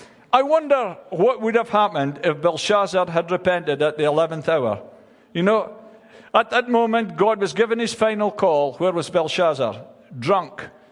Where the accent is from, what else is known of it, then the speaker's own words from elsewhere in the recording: Scotland, United Kingdom; I grew up in the Church of Scotland, and we used to sing a song